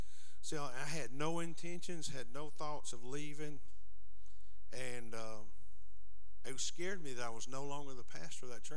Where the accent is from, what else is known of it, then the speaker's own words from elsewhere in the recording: Heflin, Alabama, United States; growing up in Heflin, I knew what small town life was about.